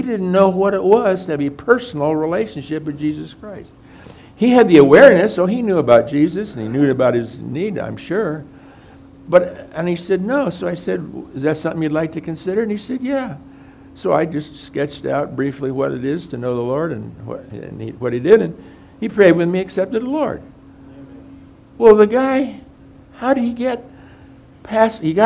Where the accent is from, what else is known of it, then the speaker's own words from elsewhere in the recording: Winona Lake, Indiana, United States; growing up on Winona Lake was a mixed blessing.